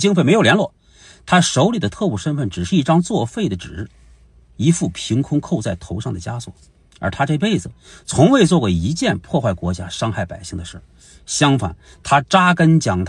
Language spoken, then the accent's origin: Chinese; Beijing, China; 我是在北京胡同长大的，我奶奶当年就在胡同里卖冰棍儿。